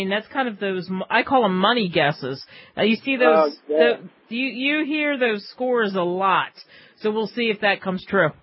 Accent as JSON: {"language": "English", "town": "Philadelphia", "region": "Pennsylvania", "country": "United States", "said": "Well, I'm from Philadelphia, so yes, I have had hoagies before."}